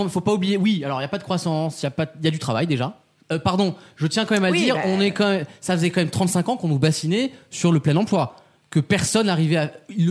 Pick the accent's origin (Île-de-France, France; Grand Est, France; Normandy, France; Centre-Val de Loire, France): Grand Est, France; mais on bosse qu'on est alsacien, je pense, tu vois, on a un truc très cartésien